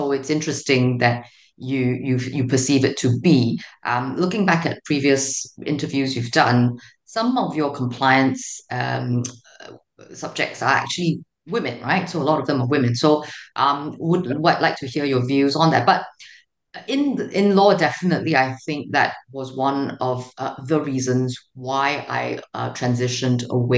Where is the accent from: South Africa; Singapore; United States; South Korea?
Singapore; I grew up in Singapore, which is a pretty small place, and a very middle class upbringing.